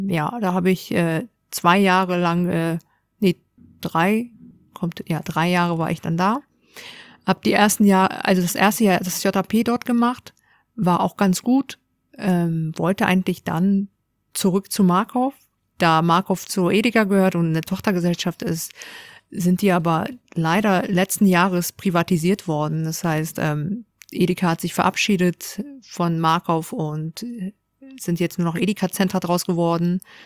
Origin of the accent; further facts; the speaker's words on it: Hamburg, Germany; In Wilhelmsburg tatsächlich. Also ich komme tatsächlich aus der Hood.